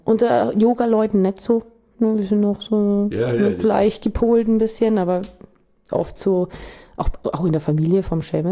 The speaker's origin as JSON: {"language": "German", "country": "Germany", "accent": "German", "said": "Die haben es halt oft nicht erkannt, weil wenn ich Englisch spreche, ist mein Akzent halt Deutsch."}